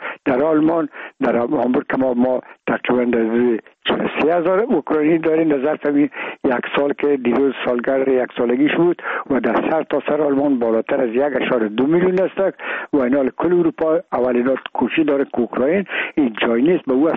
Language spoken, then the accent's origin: Persian; Afghanistan